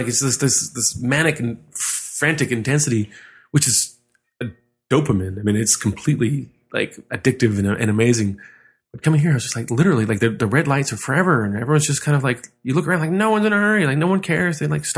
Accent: Seattle, Washington, United States; But, like, I'm from Seattle. We don't have mass transit there.

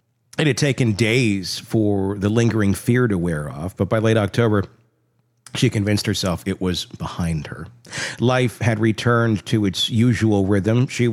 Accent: Wisconsin, United States; Now, we didn't have poutine growing up in Wisconsin

